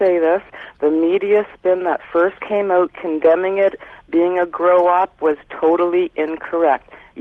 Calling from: Kitchener, Ontario, Canada; I'm calling from Kitchener, Ontario.

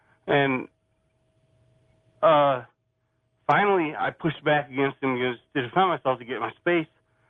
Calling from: Arkansas, United States; also born or lived in Chicago; I'm …, Arkansas.

